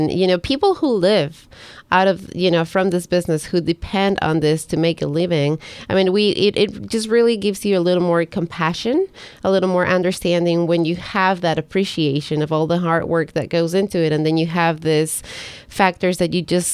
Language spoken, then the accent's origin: English; Ecuador; English is a second language; moved away; I'm originally from Ecuador, and when I first came to this country